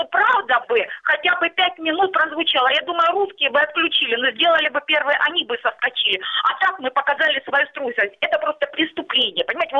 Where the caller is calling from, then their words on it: Luhansk Oblast, Ukraine; Я с Луганщины.